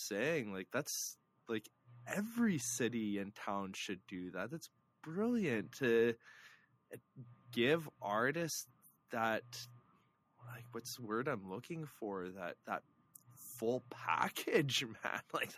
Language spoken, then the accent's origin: English; Snow Lake, Manitoba, Canada; I donated a piece of art to my hometown of Snow Lake last summer.